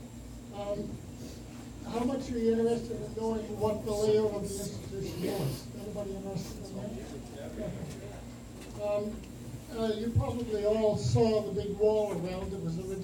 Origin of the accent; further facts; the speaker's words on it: Millbrook, United States; I was raised in Millbrook, and I worked 2 years at Millbrook Boxes.